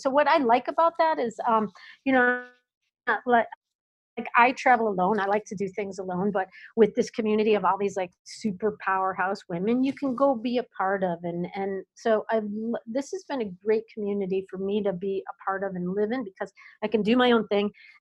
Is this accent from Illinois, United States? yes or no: yes; Chicago, Illinois, United States; I'm from Chicago, and Chicago has horrendous crime and violence, and I lived on the near north side